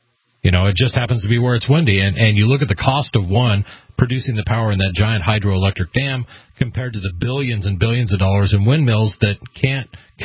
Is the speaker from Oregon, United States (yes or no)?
yes; Oregon, United States; I'm going to speak about where I came from, and I came from Eastern Oregon.